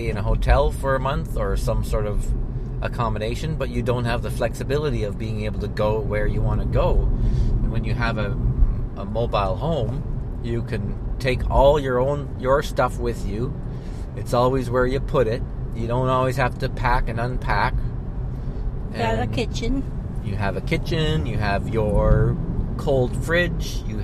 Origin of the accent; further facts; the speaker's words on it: Canada; You can't stay in the United States longer than 6 months mm-hmm. as a Canadian.